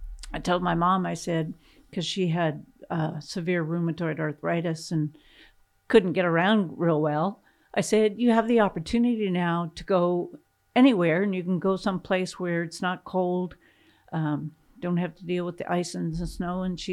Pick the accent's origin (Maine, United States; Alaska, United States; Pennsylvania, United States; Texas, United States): Alaska, United States; Anchorage; also born or lived in Minchimina; But I was 2.5 when we moved from Minchimina to Anchorage. And because we'd been living out in rural Alaska, where we lived in Anchorage was way out of town.